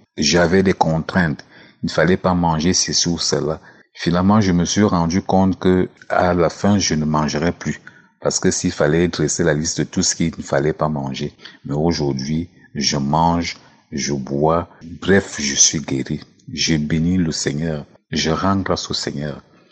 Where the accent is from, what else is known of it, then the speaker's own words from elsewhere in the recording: Yaoundé, Centre, Cameroon; Je suis un Camerounais et je réside au Cameroun, plus précisément à Yaoundé.